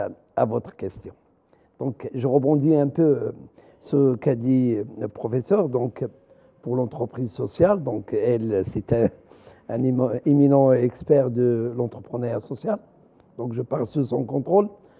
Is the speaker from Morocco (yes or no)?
yes; Morocco; Chez nous, au Maroc, il y a des entreprises sociales